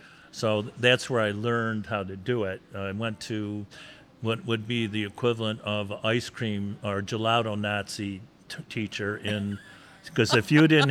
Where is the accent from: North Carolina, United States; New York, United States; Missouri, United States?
New York, United States; Lockport; No, I'm from Lockport. Yeah. Grew up in Lockport, but I used to come here a lot.